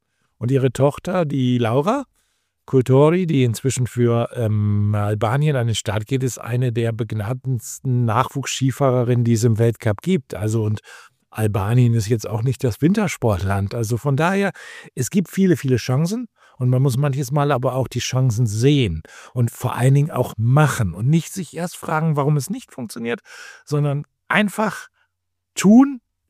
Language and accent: German; North Rhine-Westphalia, Germany; Ich komme natürlich nicht aus den Bergen, sondern ich bin im Ruhrgebiet aufgewachsen